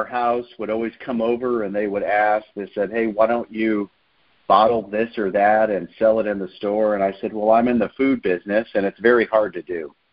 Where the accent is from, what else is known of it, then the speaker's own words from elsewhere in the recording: Chicago, Illinois, United States; I grew up in the Chicagoland area with a bunch of first and second generation Italians.